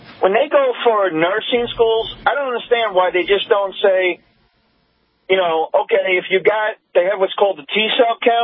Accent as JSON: {"language": "English", "region": "New York", "country": "United States", "said": "with all these vaccine mandates, I came from New York, and it's getting to be a real nightmare."}